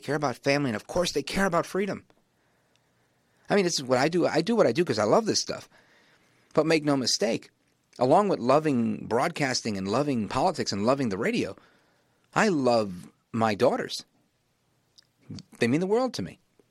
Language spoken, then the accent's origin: English; United States; I am an American of Puerto Rican heritage. Big shout out to all of my Boricuas and Latinos out there